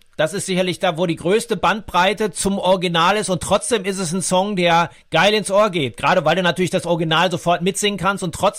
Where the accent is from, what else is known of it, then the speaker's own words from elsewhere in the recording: Dortmund, North Rhine-Westphalia, Germany; in Dortmund, wo ich herkomme